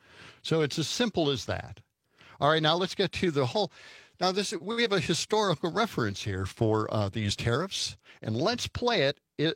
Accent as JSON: {"language": "English", "town": "Milwaukee", "region": "Wisconsin", "country": "United States", "tie": "born or raised there"}